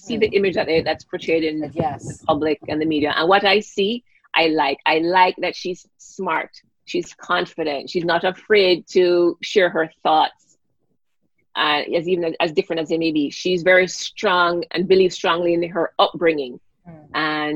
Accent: Jamaica; growing up in Jamaica

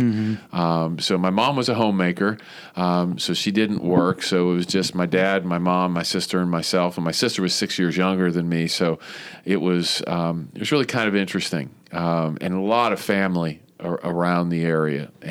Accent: Center Township, Pennsylvania, United States; But Aliquippa was the town where the major employer was, Jones and Laughlin Steel. My town was just a little north, Center Township, which, it had its own high school and the whole deal, but it was really a suburb of where that biggest

